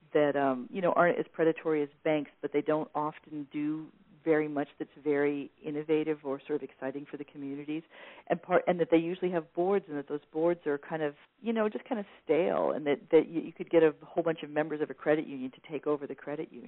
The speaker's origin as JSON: {"language": "English", "town": "San Diego", "region": "California", "country": "United States", "tie": "born or raised there", "said": "I grew up in San Diego, where all this beautiful open land was kind of constantly being taken over by these development companies"}